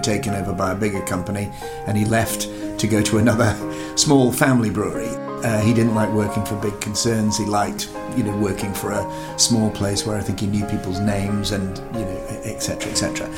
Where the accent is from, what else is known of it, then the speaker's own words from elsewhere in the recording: Burnley, North West England, United Kingdom; I grew up in North Lancashire, in Burnley and Blackburn, and therefore count myself as not a metropolitan guy. Went to school in Blackburn